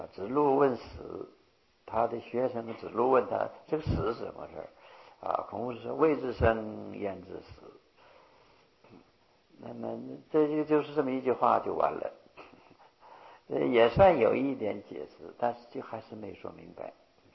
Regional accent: China; 但是我们中国人要说个线呢

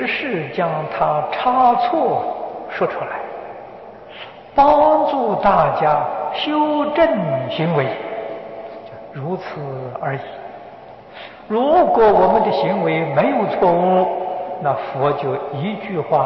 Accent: China; 我们中国人常说相随心转

